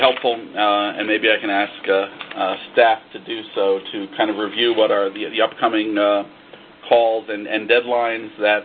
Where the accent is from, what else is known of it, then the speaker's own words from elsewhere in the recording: New York, United States; Since I'm moving east, I'm from New York.